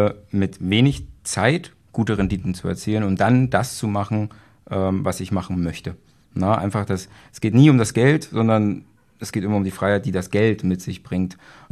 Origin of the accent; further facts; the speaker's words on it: Magdeburg, Saxony-Anhalt, Germany; ich komme aus Magdeburg, also das Glück eine Stunde von hier entfernt von Markus. Ich vergesse immer mein Alter, ich bin 88 geboren, 33 Jahre alt